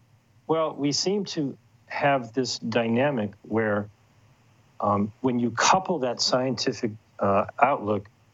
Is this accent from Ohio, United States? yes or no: yes; Ohio, United States; now in California, United States; Now, I grew up in Ohio. I live in California now. But I was in Ohio when we were having this class.